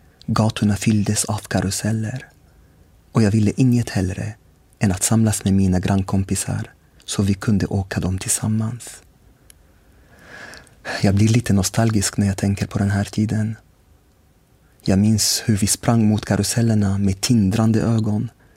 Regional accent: Syria; moved away; also born or lived in Sweden; sedan jag flytt från Syrien, där kriget plötsligt berövrade mig mitt hemland, flyttade jag till ett annat land igen efter att ha bott i Sverige i 12 år.

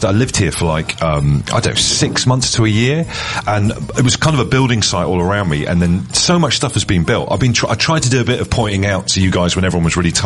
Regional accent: Bristol, South West England, United Kingdom; So look, we're in Bristol, my hometown.

